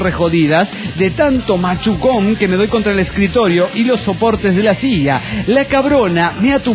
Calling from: Orange, California, United States; de Orange, California.

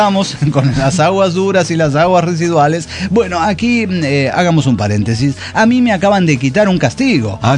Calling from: Puebla, Mexico; de Puebla, México.

